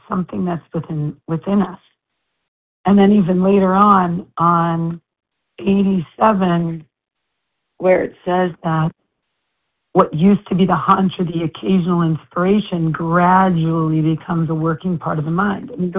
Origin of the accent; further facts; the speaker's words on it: Brookline, Massachusetts, United States; now in Canada; I'm from Brookline, Massachusetts. I'm currently in Gananoqua Lake, Canada.